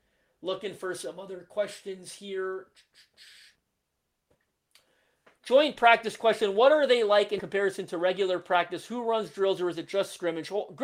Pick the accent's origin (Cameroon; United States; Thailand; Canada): Canada; and obviously I'm Canadian, so quite a bit of support here in Canada.